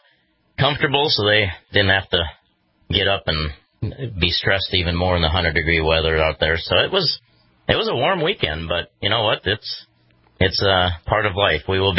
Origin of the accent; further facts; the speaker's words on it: Douglas, North Dakota, United States; my hometown is Douglas, which is north central, you know, kind of straight north of Bismarck, between Bismarck and Minot.